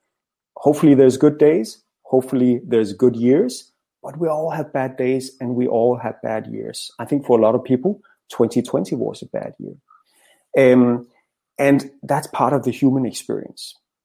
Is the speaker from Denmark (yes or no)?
yes; Denmark; first language Danish; English is a second language; my facial expressions are very different if I speak my second language English compared to my first language. So when I speak English, I look very grumpy. I need to concentrate more when I speak English compared to Danish